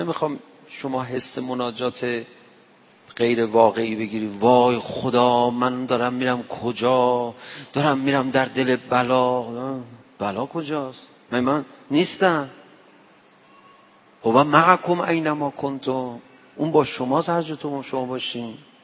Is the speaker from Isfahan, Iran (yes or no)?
no; Tehran, Tehran Province, Iran; من که مثلا بچه تهرانم